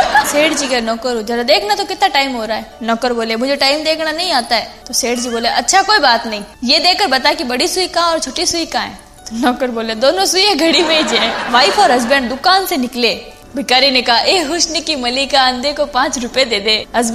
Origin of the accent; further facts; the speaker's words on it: Rajasthan, India; देखो साहब, मैं मारवाड़ी लोग खाना खाने को पहले हाथ धोना जरूरी नहीं समझा